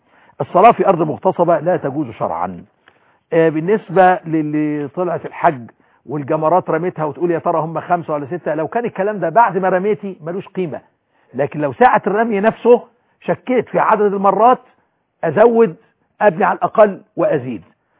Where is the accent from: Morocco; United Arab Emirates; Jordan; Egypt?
Egypt; بلدنا مصر